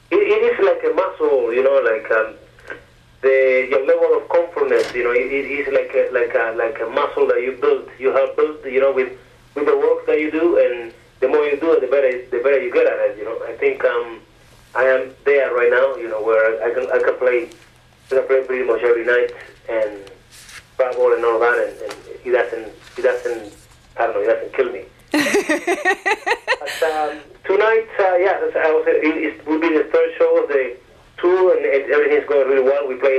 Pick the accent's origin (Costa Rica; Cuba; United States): Cuba; I'm from Cuba.